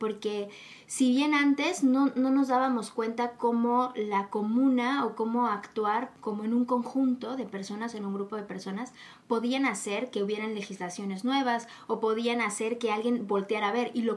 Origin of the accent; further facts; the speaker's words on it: Mexico; en el caso de nosotros, como latinos, mexicanos, nosotros en México estamos acostumbrados a reírnos de cosas que honestamente pues están cañona